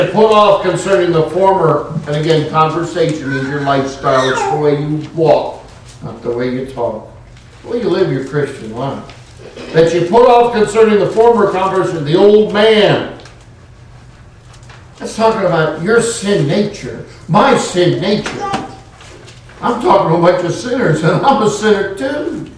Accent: California, United States; born there; I was born in California.

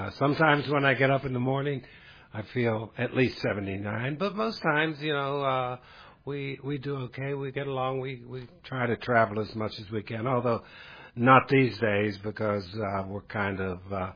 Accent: Texas, United States; also born or lived in Maryland; We're from Texas. I wasn't born in Texas. I was born in Maryland but raised in Texas.

